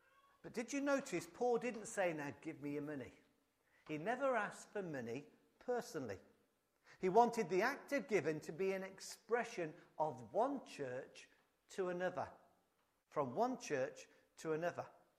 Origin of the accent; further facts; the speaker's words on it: Coventry, West Midlands, United Kingdom; I'm from the Midlands. I grew up in Coventry, spent most of my life there.